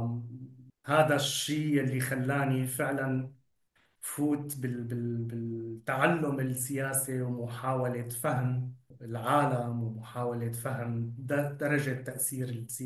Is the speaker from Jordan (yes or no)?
no; Syria; نحن كسوريين نحن بنشبع بعض، نحن مثل بعض، نحن أبناء دولة واحدة وأبناء ثقافات مشتركة